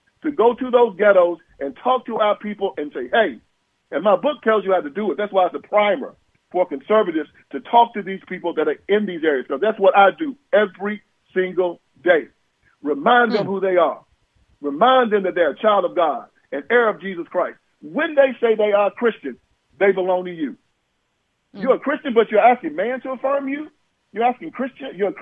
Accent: United States; I know I'm an American

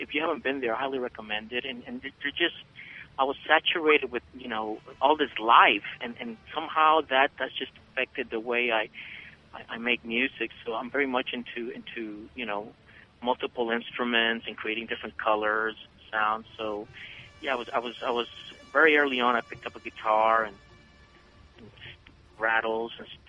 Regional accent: Costa Rica; Well, I am from Costa Rica, from the land of Pura Vida.

